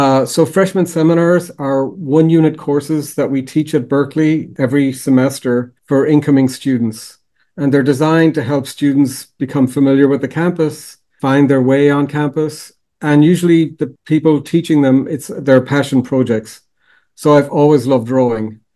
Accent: Galway, Connacht, Ireland; I grew up in Ireland in a town called Galway, which has a river, the River Carb runs through it.

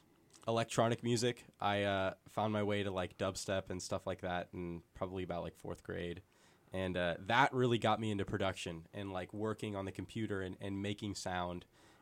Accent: Davis, California, United States; also born or lived in Grass Valley; they gave birth to me in Grass Valley, but I think I was flown somewhere else. But I just say Grass Valley, and then I moved to Davis probably about kindergarten.

